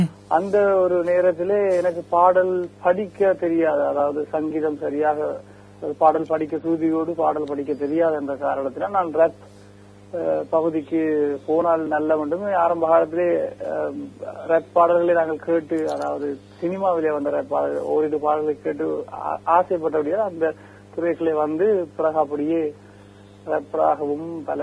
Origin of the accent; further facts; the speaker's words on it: Sri Lanka; born there; ஈழத்தில் பிறந்தேன், இழுபட்டு வந்தேன்